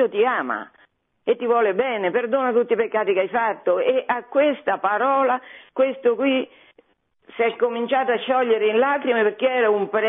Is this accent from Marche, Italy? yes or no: yes; Fabriano, Marche, Italy; Io sono di Fabriano